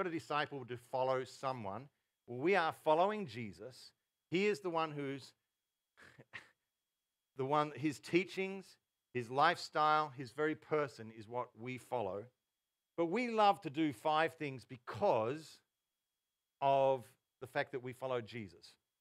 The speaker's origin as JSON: {"language": "English", "town": "Yarrawonga", "region": "Victoria", "country": "Australia", "tie": "born or raised there", "said": "I grew up in Yarrawonga, a country town, about 4,000 people on the Murray, top of Victoria."}